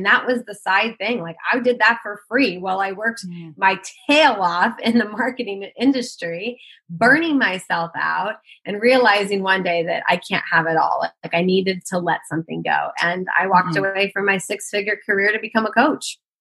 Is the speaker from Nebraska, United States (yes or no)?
yes; Nebraska, United States; also born or lived in Germany; we ended up moving back from Germany, back into Nebraska, back in my hometown, ended up starting up a business, but I live in a smaller community, I guess, smaller-ish.